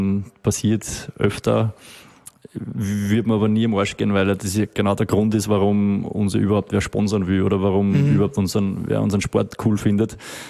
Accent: Steyr, Upper Austria, Austria; Ich komme halt momentan 5-mal vielleicht im Jahr nach Steyr. Also ich bin aus Steyr

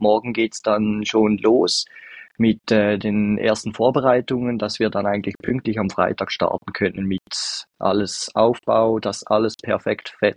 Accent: Switzerland; accent: Swiss; man hört es wahrscheinlich schon an meinem Akzent an, aber ich komme aus der Schweiz.

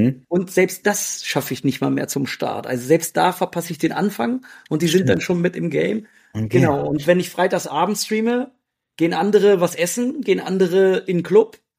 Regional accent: Hanover, Lower Saxony, Germany; ich komme ja aus Hannover, wir sind gewohnt, zweite Liga zu gucken

